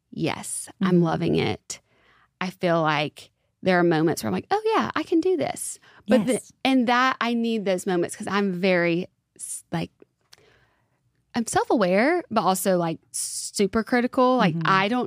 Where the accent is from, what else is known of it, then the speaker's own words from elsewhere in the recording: Alabama, United States; But I'm originally from Alabama.